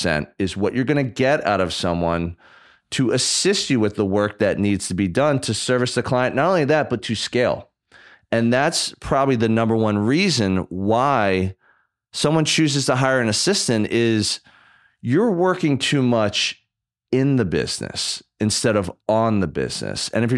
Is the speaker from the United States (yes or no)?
no; Ireland; You know, Dylan's Irish, you're Irish, I'm Irish, and so is Kev.